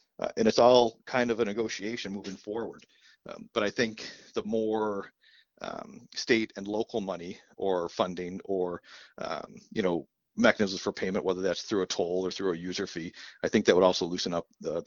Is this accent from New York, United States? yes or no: yes; New York, United States; I grew up near in Western New York, where they've been trying to replace the Peace Bridge for 30 years.